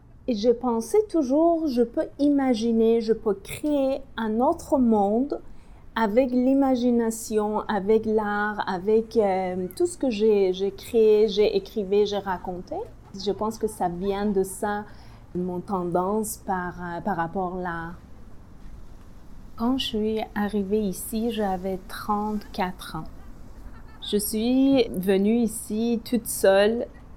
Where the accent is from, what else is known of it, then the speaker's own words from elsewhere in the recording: Tehran, Tehran Province, Iran; born there; French is a second language; Je suis née à Téhéran pendant la guerre l'Iran-l'Irak.